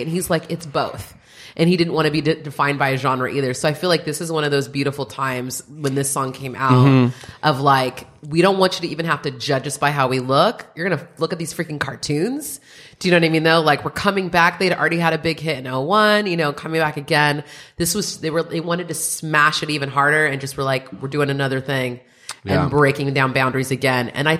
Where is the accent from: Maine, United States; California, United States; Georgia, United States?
California, United States; San Diego; I'm from San Diego.